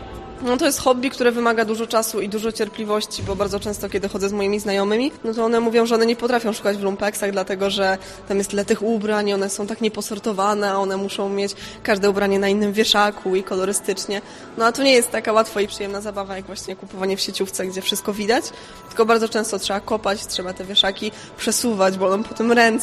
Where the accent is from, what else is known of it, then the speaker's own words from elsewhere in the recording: Wrocław, Lower Silesian Voivodeship, Poland; no ja jestem z Wrocławia